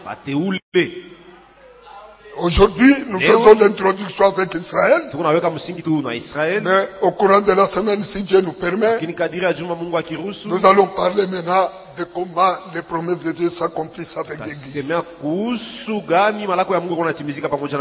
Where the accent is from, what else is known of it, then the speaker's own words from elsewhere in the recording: Kolwezi, Lualaba, DR Congo; Il y a des gens, comme la chez nous à Kolwezi, il y a des gens qui sont partis au temps des troubles.